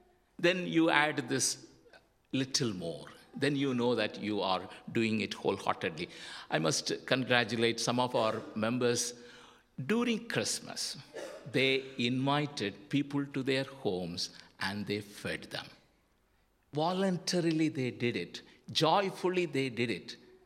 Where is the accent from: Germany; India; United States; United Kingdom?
India; I grew up in India.